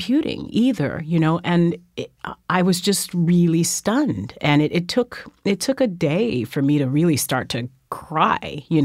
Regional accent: Fresno, California, United States; also born or lived in Germany; And then, I was raised in Fresno, California.

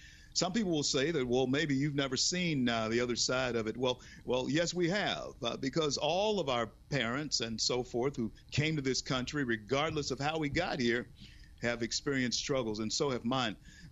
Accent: United States; Growing up in a middle-class black home, upper-middle-class black home, I was privileged as a child growing up in America.

